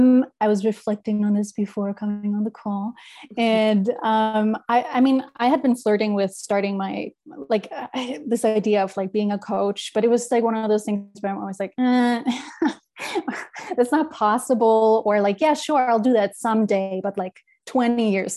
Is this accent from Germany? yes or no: yes; Germany; now in Los Angeles, United States; I'm originally from Germany, but I've been in Los Angeles for like the last 10 years.